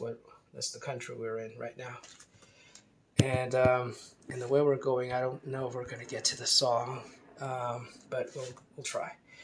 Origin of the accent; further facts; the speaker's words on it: United States; Americans, and I say that as an American, Americans don't talk like this.